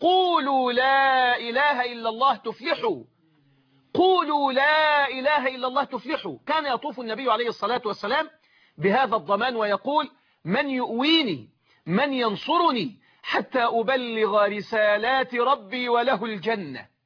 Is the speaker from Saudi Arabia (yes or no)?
no; Egypt; زي ما نقول عندنا في مصر للحاجة الحلوة الكويسة